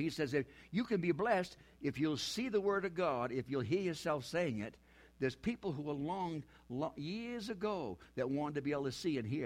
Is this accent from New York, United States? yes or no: no; New Hampshire, United States; See, I'm from New Hampshire.